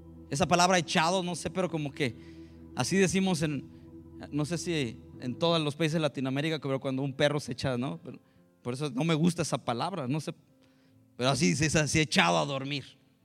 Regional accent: Mexico; de donde yo vengo en México es una, es playa.

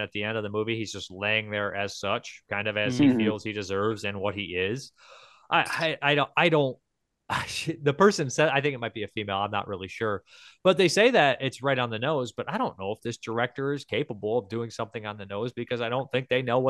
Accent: United States; Like, just on, you know, I'm American. I'm from that kind of geographical location.

